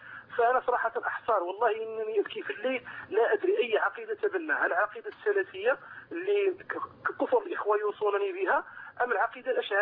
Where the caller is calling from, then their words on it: Morocco; أخي أنا من المغرب